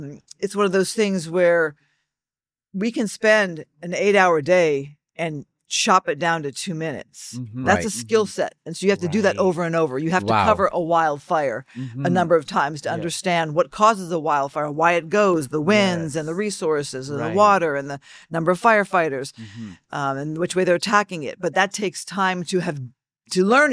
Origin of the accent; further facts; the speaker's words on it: Arizona, United States; also born or lived in Buffalo, New York; I say birth roots in Brazil, born in Buffalo, raised in Arizona, career in California.